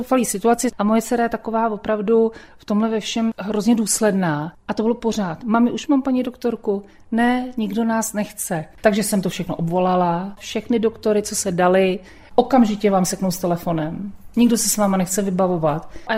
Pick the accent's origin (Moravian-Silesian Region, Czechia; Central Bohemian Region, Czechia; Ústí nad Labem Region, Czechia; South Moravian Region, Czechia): Ústí nad Labem Region, Czechia; Ústí nad Labem; Já jsem až z Ústí nad Labem, takže to tady neznám.